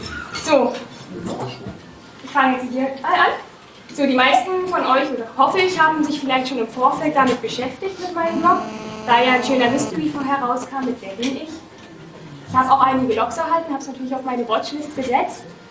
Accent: Eisenhüttenstadt, Brandenburg, Germany; Ich komme nämlich aus Eisenhüttenstadt.

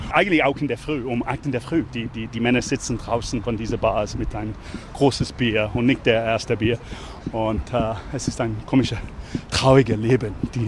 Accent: London, England, United Kingdom; German is a second language; also born or lived in Leeds; now in Germany; ich bin in London geboren, aber ich bin aufgewachsen zwischen London und Leeds in Nordengland.

